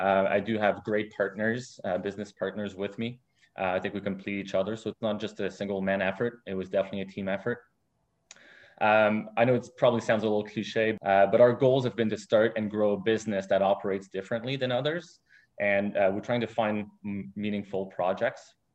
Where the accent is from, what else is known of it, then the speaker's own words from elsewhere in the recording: Quebec, Canada; moved away as an adult; now in Ontario, Canada; I was born and raised in Quebec. Moved to Ontario about 14 years ago.